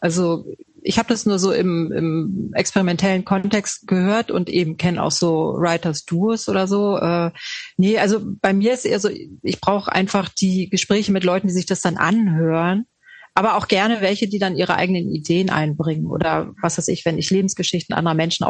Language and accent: German; West Germany, Germany; weil der ja eben eine DDR-Thematik hat und ich bin Wessi.